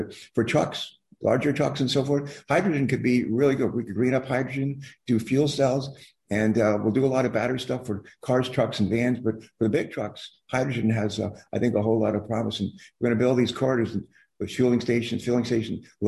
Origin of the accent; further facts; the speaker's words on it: West Virginia, United States; born there; I was born in West Virginia. If I'm not mistaken, her family used to shop for groceries at the little supermarket where my grandfather was the butcher.